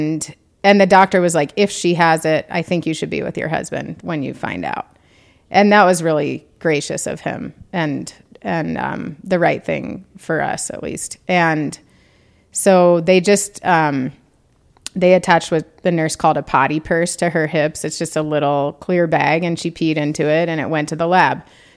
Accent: Colorado, United States; You know, I'm from Colorado, so sun is my thing.

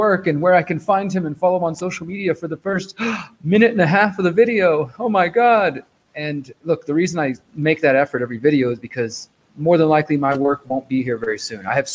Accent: Houston, Texas, United States; now in Mexico; although I'm from the United States, I'm from Houston, I'm living in Mexico now, as many of you know.

